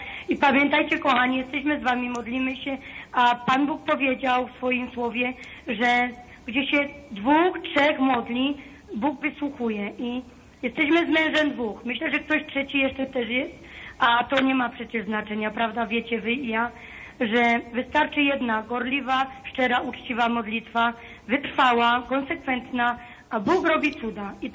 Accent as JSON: {"language": "Polish", "town": "Cieszyn", "region": "Silesian Voivodeship", "country": "Poland", "said": "Mój mąż tu obok siedzi, jest Jan, jesteśmy z Cieszyna"}